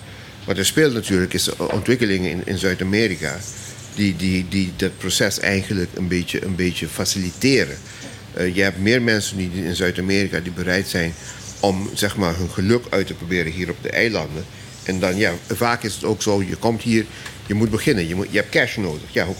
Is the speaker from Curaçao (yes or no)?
yes; Curaçao; now in Bonaire; dat ik wilde dat mijn kinderen eigenlijk een beetje meemaakten wat ik als kind had meegemaakt op Curaçao.